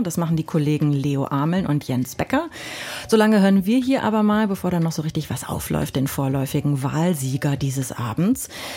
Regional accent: North Rhine-Westphalia, Germany; Ich tief aus dem Westen, also mehr Westen geht ja eigentlich gar nicht, ich komme aus dem Ruhrpott.

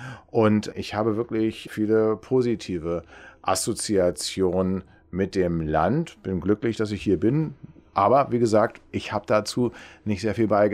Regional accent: Berlin, Germany; ich denke in erster Linie an Berlin, weil ich da groß geworden bin.

